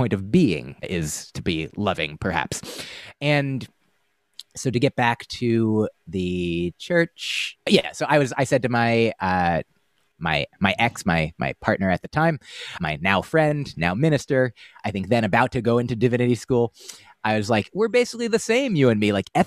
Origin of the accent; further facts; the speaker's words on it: United States; I was raised by parents who ate meat. We grew up in the United States, which mostly eats meat.